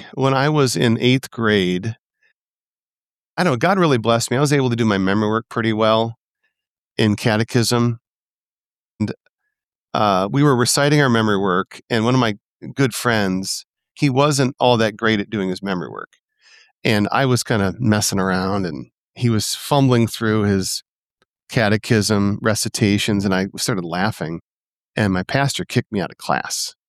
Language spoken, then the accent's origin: English; Richmond, Michigan, United States; also born or lived in Madison Heights; I am from Richmond, Michigan, which is in the Southern Thumb. I was born in Madison Heights, Michigan.